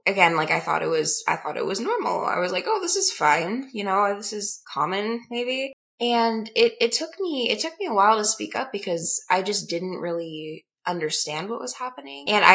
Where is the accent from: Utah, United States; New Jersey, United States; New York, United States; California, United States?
Utah, United States; Salt Lake City; I am 17 and I am from Salt Lake City, Utah.